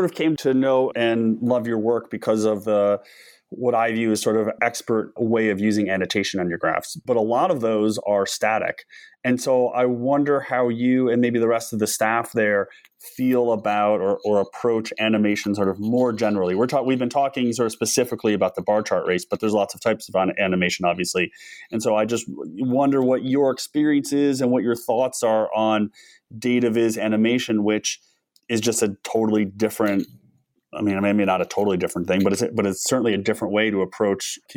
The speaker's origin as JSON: {"language": "English", "country": "United States", "tie": "born or raised there", "said": "growing up in America, you know, I'm looking for, you see New York show up"}